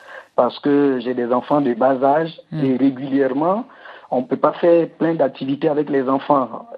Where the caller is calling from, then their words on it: Abidjan, Côte d’Ivoire; de Côte d'Ivoire, Abidjan.